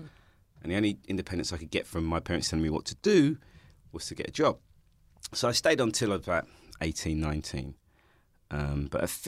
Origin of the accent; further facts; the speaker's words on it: Stoke Newington, London, United Kingdom; Central Foundation, and I grew up in Stoke Newington.